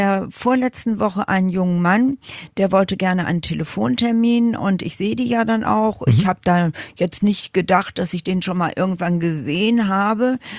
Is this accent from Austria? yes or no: no; Lüdenscheid, North Rhine-Westphalia, Germany; Und da habe ich gesagt, ich auch.